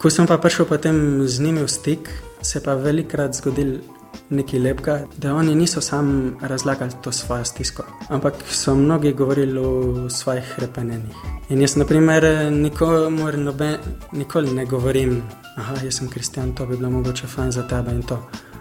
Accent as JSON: {"language": "Slovenian", "town": "Zagorje", "region": "Central Sava", "country": "Slovenia", "said": "sem rekel, da sem iz Zagorja."}